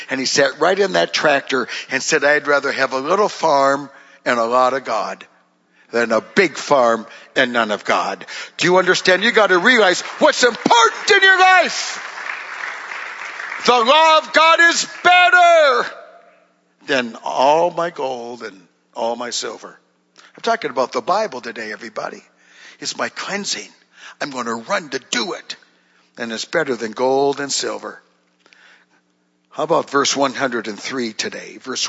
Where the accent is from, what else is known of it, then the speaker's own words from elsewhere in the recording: Duluth, Minnesota, United States; born there; Now, I was born in Duluth, Minnesota.